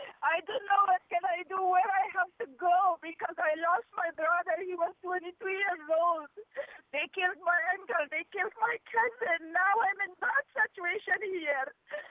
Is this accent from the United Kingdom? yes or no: no; Afghanistan; English is a second language; now in United States; I'm from Afghanistan. I lost my 12 relatives over there.